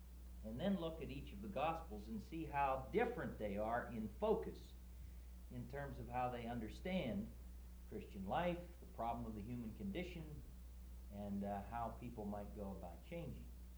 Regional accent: Racine, Wisconsin, United States; I'm from Racine, Wisconsin. I understand there are a few Wisconsinites here this week.

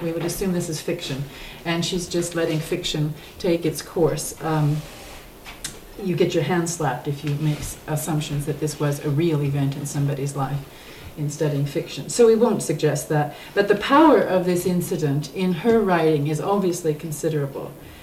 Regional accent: Seattle, Washington, United States; now in Edmonton, Canada; I grew up in Seattle and I'm currently in Edmonton, Alberta, where I've been for the last several years

